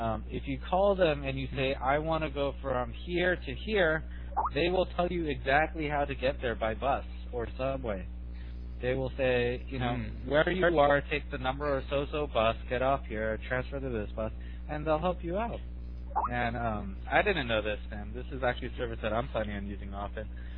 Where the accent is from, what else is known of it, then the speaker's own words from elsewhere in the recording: Los Angeles, California, United States; Well, I'm from Los Angeles, and growing up in Los Angeles, you realize that Los Angeles has no public transportation